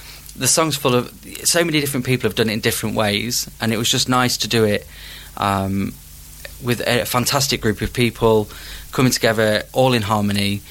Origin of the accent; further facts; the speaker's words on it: East Midlands, United Kingdom; so I'm from Lincolnshire.